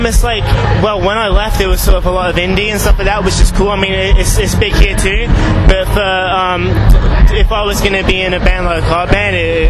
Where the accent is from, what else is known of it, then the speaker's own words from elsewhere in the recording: London, United Kingdom; now in United States; I'm from London.